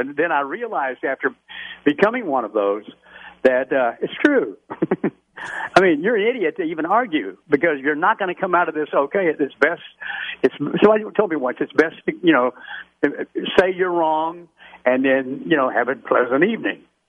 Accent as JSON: {"language": "English", "region": "the South", "country": "United States", "said": "I'm crazy about the South, and I'm from there, and I'm I live in Florida now"}